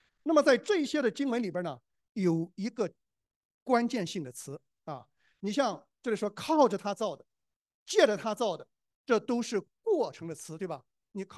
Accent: China; 我们中国人一般的情况下是不会接受的，对吧？

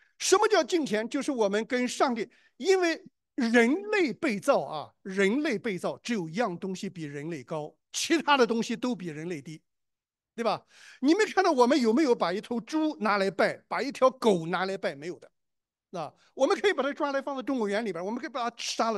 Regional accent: China; 我们中国人常常很这个自豪，对吧？为什么呢？因为我们中国人有5000年，上下5000年，对不对？

